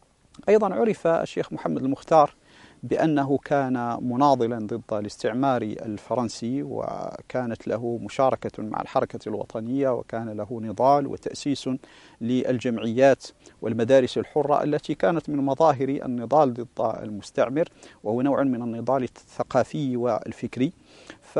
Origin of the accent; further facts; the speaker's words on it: Morocco; في هذه الأعصار المتأخرة في بلادنا المغرب